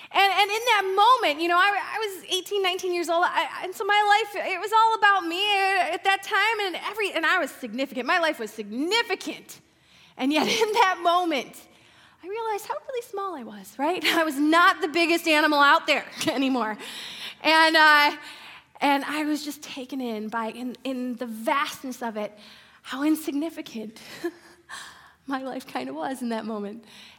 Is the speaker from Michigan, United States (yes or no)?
yes; Michigan, United States; I was awestruck when I had the opportunity to drive from my hometown near Detroit, Michigan to Anchorage, Alaska.